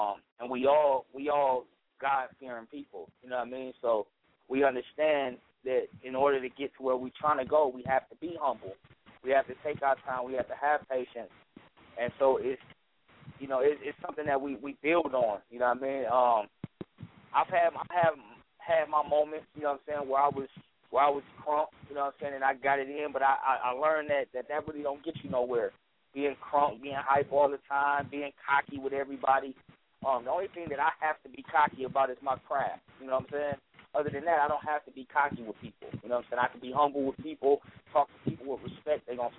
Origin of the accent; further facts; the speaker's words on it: Minnesota, United States; Where am I originally from? I'm from right here. I'm in Minnesota.